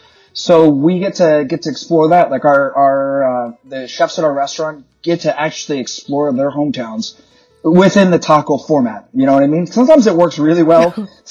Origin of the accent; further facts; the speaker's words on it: Santa Fe, New Mexico, United States; now in Shanghai, China; And I grew up in Santa Fe, New Mexico. So we were exposed to, you know, I have my Mexican heritage as well.